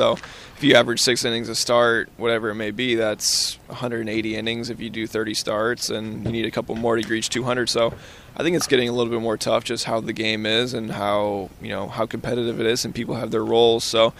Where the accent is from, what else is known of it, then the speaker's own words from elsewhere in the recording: St. Louis, Missouri, United States; I knew Bishop was from St. Louis, and obviously I grew up in St. Louis as well.